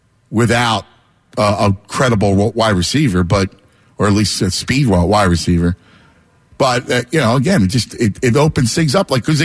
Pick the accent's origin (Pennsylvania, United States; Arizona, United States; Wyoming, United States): Pennsylvania, United States; Philadelphia; We're family. The minute we're from Philadelphia.